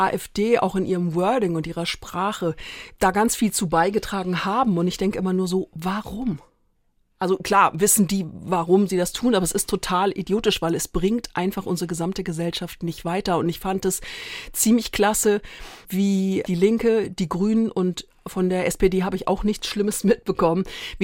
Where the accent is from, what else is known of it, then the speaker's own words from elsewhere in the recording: Graz, Styria, Austria; born there; ich bin in Graz geboren, weil als mein Vater nach Europa kam, hat er in Graz an der Technischen Uni Diplom-Ingenieur studiert, hat meine Mutter kennengelernt, die haben geheiratet und dann haben sie, glaube ich, knappe 10 Jahre in Graz